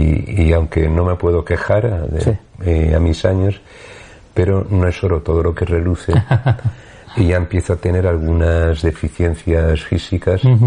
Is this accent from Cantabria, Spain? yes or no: no; Villavieja, Valencian Community, Spain; born there; now in Canary Islands, Spain; porque yo nací, aunque soy canaria porque es donde vivo y me gusta estar, pero la gente que hemos nacido al lado del mar